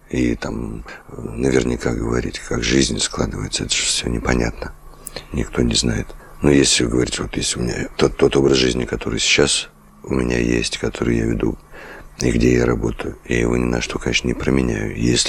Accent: Moscow, Russia; я родился в Москве, везде написано так.

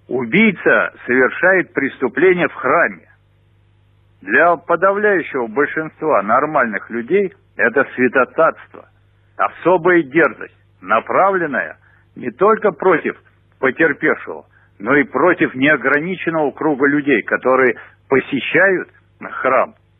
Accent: Moscow, Russia; сожалею, как москвич, о случившем

